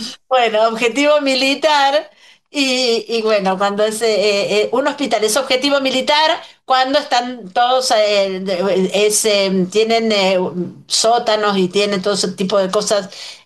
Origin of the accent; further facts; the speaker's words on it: Mexico; les dije que soy mexicana